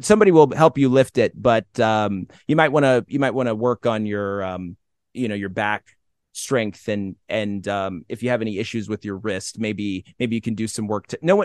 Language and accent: English; Watertown, New York, United States; born there; I was born in Watertown, New York, and I was born there because my mom was involved in the Army Reserves, and there's a base up there, Fort Drum.